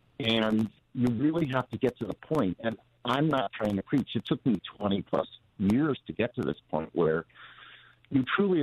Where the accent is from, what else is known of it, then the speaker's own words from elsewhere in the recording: Los Angeles, California, United States; I grew up in Los Angeles.